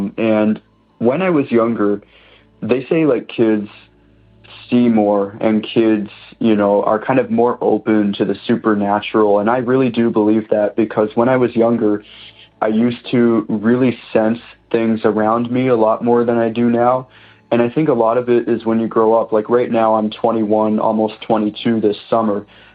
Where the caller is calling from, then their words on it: Ontario, Canada; I'm calling from Ontario, Canada.